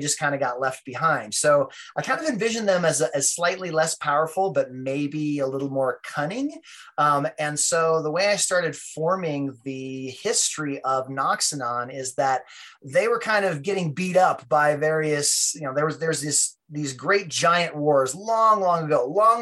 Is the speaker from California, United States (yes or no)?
no; Durango, Colorado, United States; moved away as an adult; also born or lived in New York City; I grew up in Durango, Colorado. I kind of was a wanderer after high school. I started traveling from state to state when I was 18.